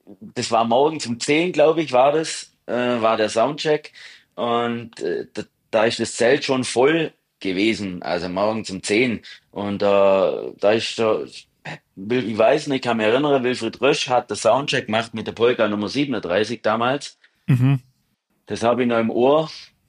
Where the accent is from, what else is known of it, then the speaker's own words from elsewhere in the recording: Neukirch, Baden-Württemberg, Germany; das ist zwischen Tettnang und Wangen. Da bin ich auch daheim, also das ist mein Geburtsort quasi.